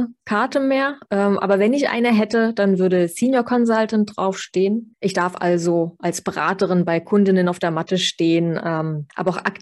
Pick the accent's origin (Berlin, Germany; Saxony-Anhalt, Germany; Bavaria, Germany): Berlin, Germany; Ich komme ursprünglich aus Berlin, aber ich lebe und arbeite in Brandenburg und genieße demnach die neu gewonnene Ruhe außerhalb der Großstadt.